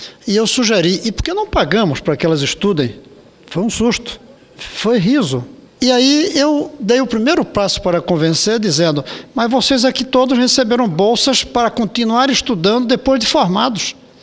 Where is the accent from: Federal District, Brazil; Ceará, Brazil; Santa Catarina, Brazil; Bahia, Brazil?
Federal District, Brazil; Brasília; sinto orgulho como brasiliense